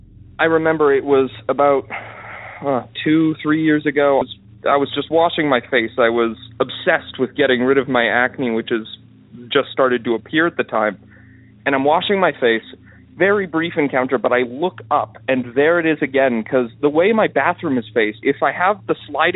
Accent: Canada; I'm from Canada

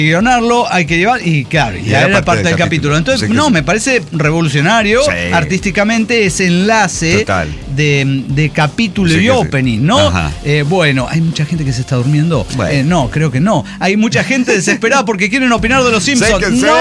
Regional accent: Mexico; now in United States; ese producto no está disponible en mi país porque es que soy mexicano, pero estoy en el gringo

